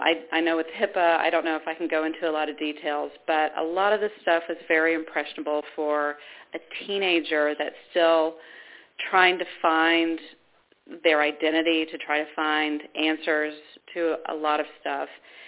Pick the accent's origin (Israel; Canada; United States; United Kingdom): United States; Georgia; also born or lived in Ohio; when I was born in Ohio, my family was Baptist. Then we moved to the South, to Georgia